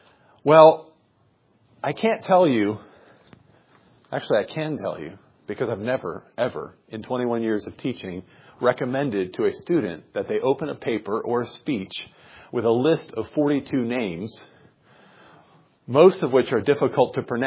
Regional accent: United States; Genealogy is not that important to me. I'm an American.

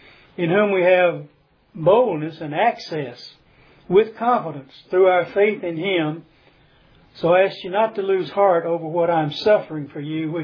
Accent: Deep South, United States; I grew up, as I mentioned before, I grew up in the Deep South. I was taught racism.

